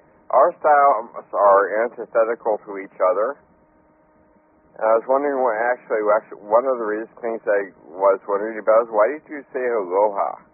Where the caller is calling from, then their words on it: Melbourne Village, Florida, United States; Melbourne Village, Florida.